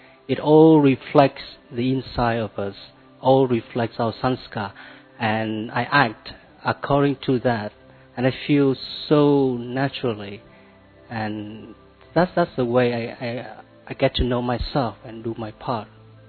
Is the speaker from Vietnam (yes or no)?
yes; Vietnam; Om Shanti … I'm from Vietnam.